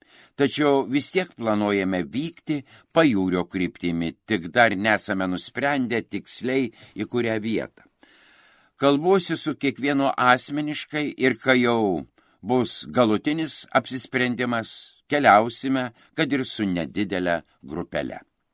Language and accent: Lithuanian; Telšiai, Telšiai County, Lithuania; Kadangi esame iš Telšių, mums pajūris yra netolimas, tad mielai į jį vykstame.